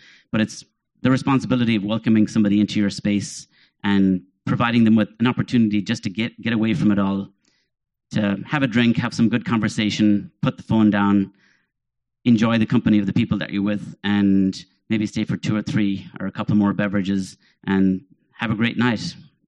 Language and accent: English; Ireland; Growing up in Ireland, we're a small little island